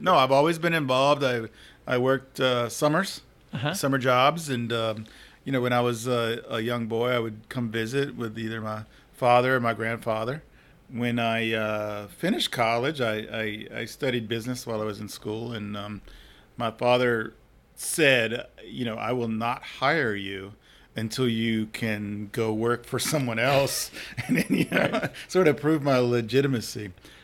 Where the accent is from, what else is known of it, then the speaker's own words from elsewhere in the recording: Covington, Louisiana, United States; also born or lived in Baton Rouge; Did. I was born in Covington and spent some time in Baton Rouge, but then we made our way to the North Shore, and that's where I was raised.